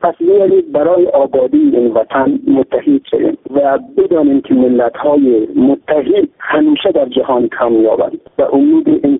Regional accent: Afghanistan; moved away; من یک افغانم که بعد از سالها به وطن آمدم.

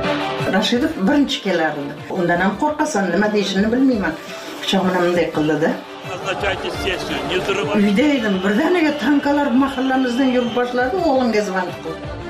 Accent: Piskent, Tashkent Region, Uzbekistan; Men shu yerlarda tug'ilganman da.

